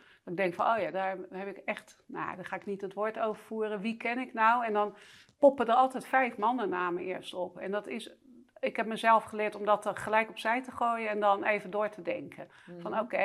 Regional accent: Rotterdam, South Holland, Netherlands; Want ik kwam uit Rotterdam Spangen.

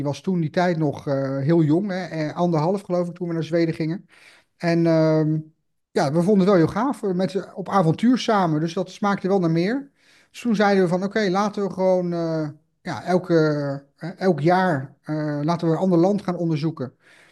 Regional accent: Voorschoten, South Holland, Netherlands; now in Deventer, Netherlands; Ja, ik kom zelf uit het Westen, ik kom zelf uit Voorschoten, maar mijn vrouw die komt uit Deventer, dus ben toen verhuisd voor de liefde naar Deventer. En wij hebben altijd in de stad gewoond

